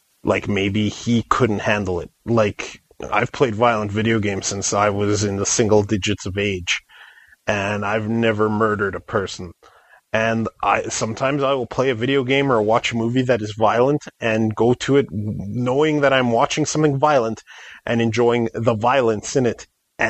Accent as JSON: {"language": "English", "country": "Canada", "said": "And I'm a Canadian, so I can't really affect anything from up here."}